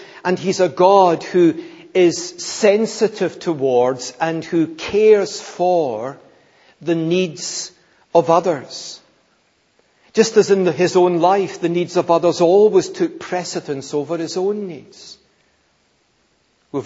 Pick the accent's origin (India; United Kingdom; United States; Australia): United Kingdom; Glasgow, Scotland; Well, you know, I'm Scottish, I'm not English, I'm not African, I'm brought up in Glasgow, not Edinburgh.